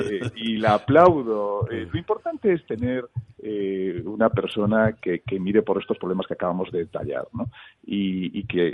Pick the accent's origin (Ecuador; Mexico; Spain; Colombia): Spain; Yo soy galeguista, pero soy español